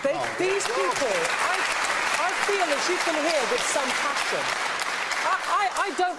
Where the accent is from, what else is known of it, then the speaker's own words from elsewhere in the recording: East Midlands, United Kingdom; I'm from Nottinghamshire